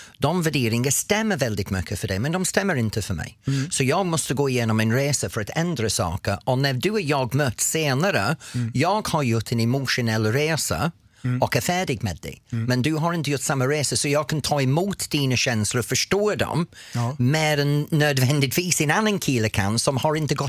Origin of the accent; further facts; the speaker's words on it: England, United Kingdom; Gay tycker jag som engelsman, det är en okej ord för mig.